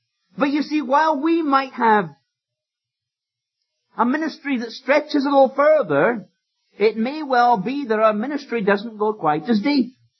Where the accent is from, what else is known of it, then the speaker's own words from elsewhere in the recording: Scotland, United Kingdom; I'm not in the United States. I can revert to the word that I used when I grew up in Scotland